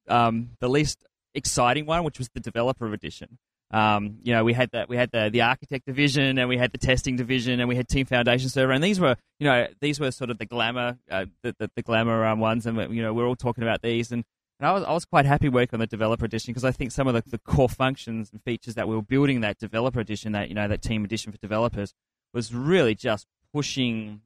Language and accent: English; Australia; moved away as an adult; now in United States; from the accent, you probably heard that I came from Australia